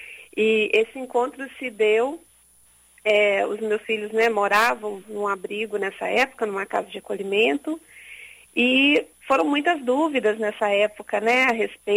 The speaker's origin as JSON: {"language": "Portuguese", "town": "Cariacica", "region": "Espírito Santo", "country": "Brazil", "said": "Somos de Cariacica"}